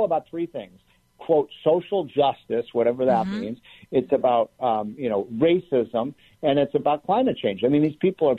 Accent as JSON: {"language": "English", "region": "Illinois", "country": "United States", "said": "my home state of Illinois would pay actually less taxes under this bill"}